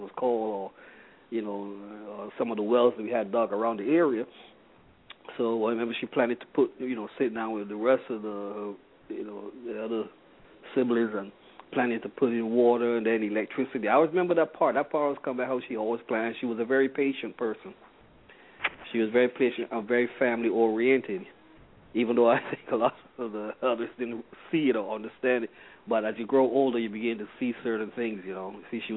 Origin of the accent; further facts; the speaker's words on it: Barbados; growing up in Barbados, and we took in wash and so on from the hotels and all that.